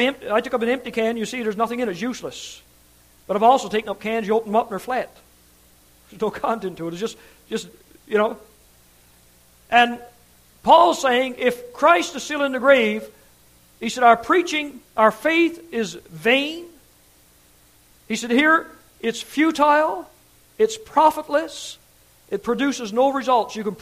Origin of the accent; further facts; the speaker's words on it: Newfoundland and Labrador, Canada; we had a good friend of ours we grew up with in Newfoundland.